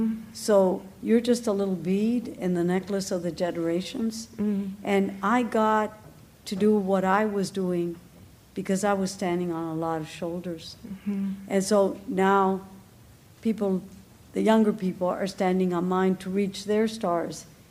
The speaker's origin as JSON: {"language": "English", "country": "Dominican Republic", "tie": "born or raised there", "second_language": "English", "said": "growing up in the Dominican Republic, I never heard anything about Haiti. It's a little island. You know, it's like that border was, especially I was growing up in the dictatorship."}